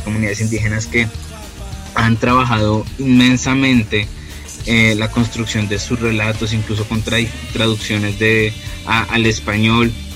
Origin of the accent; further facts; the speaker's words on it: Colombia; pero a uno como colombiano, uno como colombiano tiene mucho material que explorar acá